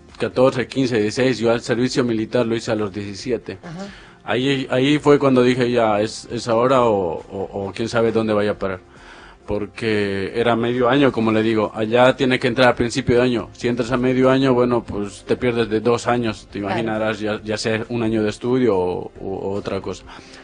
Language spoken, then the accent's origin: Spanish; Bolivia; Sí, de Bolivia, y el servicio obligatorio también es allá